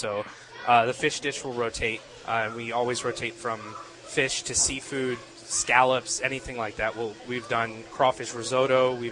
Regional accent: San Antonio, Texas, United States; I'm from San Antonio, so we're used to heavier chilies and lots of dried chilies in our food

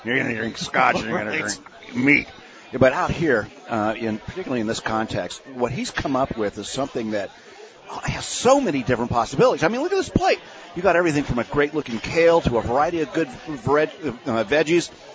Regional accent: Midwest, United States; I grew up in the Midwest

